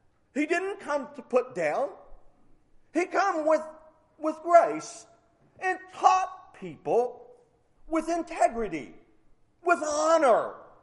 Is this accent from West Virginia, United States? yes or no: yes; West Virginia, United States; hey, I'm from West Virginia Mountains. We don't... we lick our fingers off.